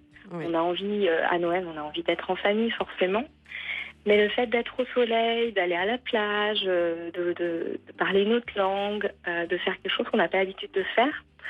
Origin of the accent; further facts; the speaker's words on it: France; now in Australia; moi, en tant que petite Française, forcément, à chaque fois, je suis chouchoutée.